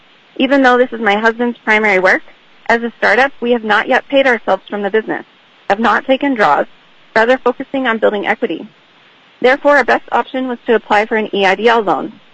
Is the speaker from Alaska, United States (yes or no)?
yes; Kenai, Alaska, United States; now in Girdwood, United States; I was born and raised in Kenai, and after a brief stint out of state, my husband and I moved to Girdwood 17 years ago